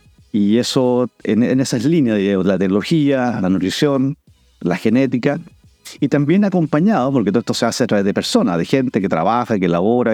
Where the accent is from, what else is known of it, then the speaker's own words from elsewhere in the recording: Valparaíso, Chile; yo soy oriundo de Valparaíso, nací allá, un buen porteño, guanderino.